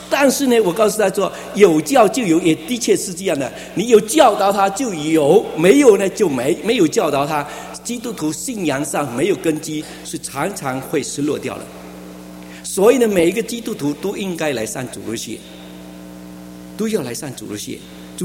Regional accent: Fuzhou, Fujian, China; 我是福州人啊，那还有福州人啊，他也是福州人，我们很好讲福州话

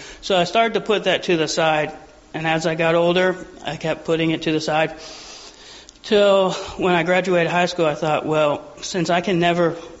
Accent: United States; She grew up in China, I grew up in America. I grew up in a Christian home, she didn't.

